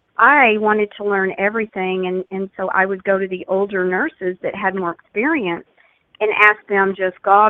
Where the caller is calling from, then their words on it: Texas, United States; I'm calling from the Dallas-Fort Worth area, and I'm so excited to see that Charissa is actually having a talk here in Dallas.